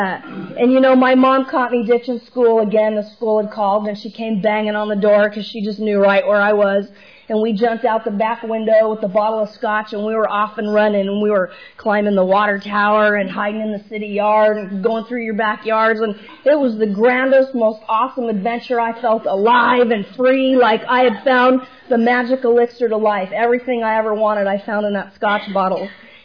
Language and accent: English; Manhattan Beach, California, United States; I was raised in Manhattan Beach